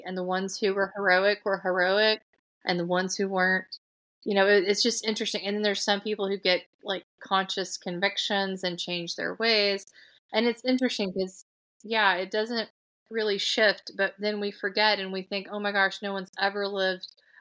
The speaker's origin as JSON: {"language": "English", "town": "Ringgold", "region": "Georgia", "country": "United States", "tie": "born or raised there", "said": "there's one that was from my hometown in Ringgold that I use as an example"}